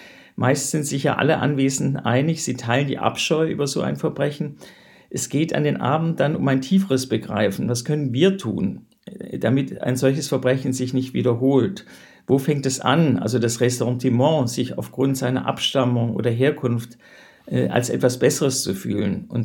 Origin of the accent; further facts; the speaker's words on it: Stuttgart, Baden-Württemberg, Germany; also born or lived in West Berlin; Ich bin in Stuttgart aufgewachsen, meine Mutter stammt aus Thüringen, war in den 50er Jahren in den Westen geflüchtet